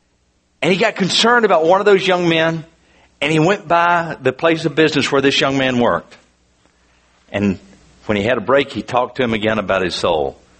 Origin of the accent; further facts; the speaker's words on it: Lynchburg, Virginia, United States; Billy Sunday was preaching in Lynchburg, Virginia, my hometown, when my mom and dad gave their lives to Christ.